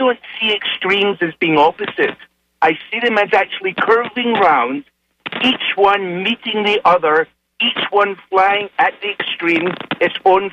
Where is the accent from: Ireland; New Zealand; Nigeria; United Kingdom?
United Kingdom; Scotland; now in United States; It's my first-time caller. I originate from Scotland. I'm an American citizen now.